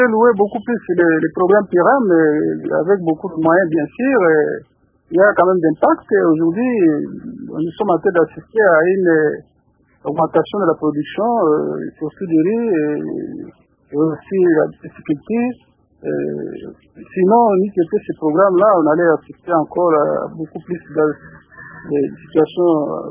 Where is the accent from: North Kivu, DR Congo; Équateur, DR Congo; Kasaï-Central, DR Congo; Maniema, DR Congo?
Maniema, DR Congo; Kindu; Effectivement, ici chez nous à Kindu